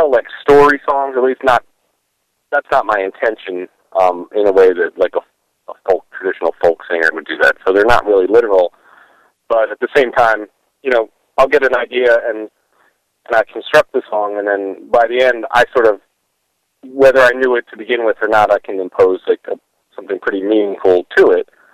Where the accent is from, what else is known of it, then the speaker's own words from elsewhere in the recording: Philadelphia, Pennsylvania, United States; I mean, I grew up in Philadelphia. I'm actually right over the bridge in New Jersey